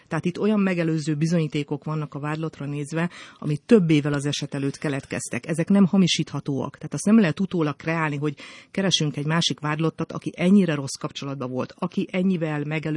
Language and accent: Hungarian; Budapest, Hungary; miután én budapesti vagyok